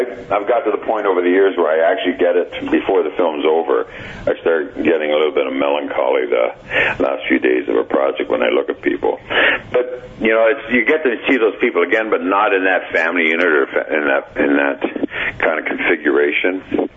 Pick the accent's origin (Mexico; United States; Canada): Canada; Toronto, Ontario; being a Canadian and from Toronto